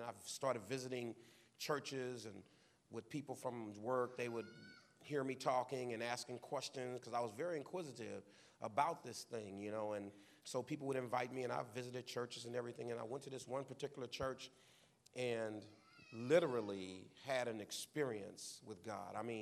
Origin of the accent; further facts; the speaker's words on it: Wausau, Wisconsin, United States; I'm from Wausau. My wife from Compton.